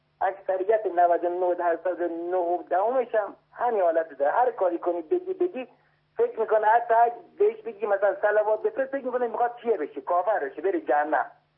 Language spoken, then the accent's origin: Persian; Afghanistan; من افغانی هستم، مادرمون سنی بوده